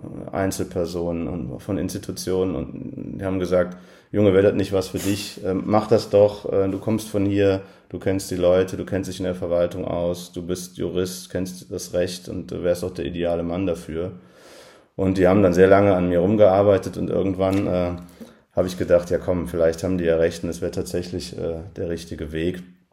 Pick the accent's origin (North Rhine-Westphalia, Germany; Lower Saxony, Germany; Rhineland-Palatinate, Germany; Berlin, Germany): North Rhine-Westphalia, Germany; Euskirchen; Und deswegen kommt für mich für so ein Amt nur Euskirchen als meine Heimatstadt in Frage.